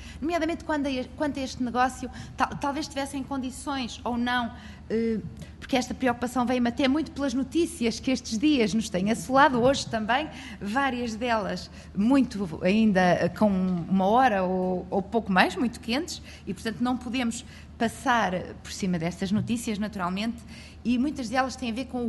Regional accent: Viana do Castelo, Portugal; eu sou de Viana do Castelo, portanto não me deixou logo tranquila

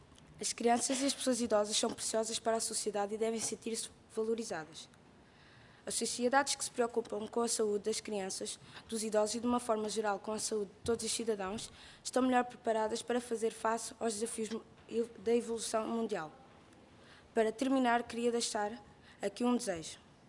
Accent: Togo; sou do Togo, um dos países mais pobres do mundo.

